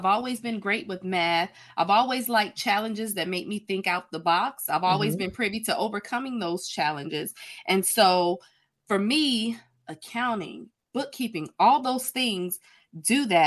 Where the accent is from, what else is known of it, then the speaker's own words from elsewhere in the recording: South Carolina, United States; also born or lived in Asheville, North Carolina; I am a mother of five. I am an entrepreneur. I was born in Asheville. I like to call myself a Carolina girl because I was raised in South Carolina. So between North and South Carolina, that's who I am.